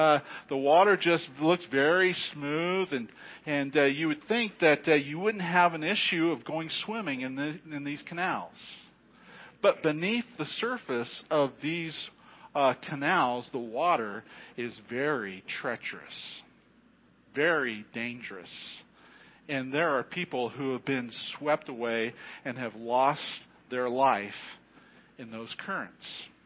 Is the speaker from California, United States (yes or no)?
yes; Fresno, California, United States; I grew up in Fresno, and behind our house was a canal. Fresno is a ag community.